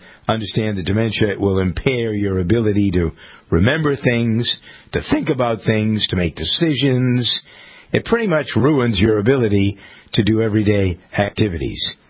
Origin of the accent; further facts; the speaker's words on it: Massachusetts, United States; I said, "Because I'm from Massachusetts, and I know your story."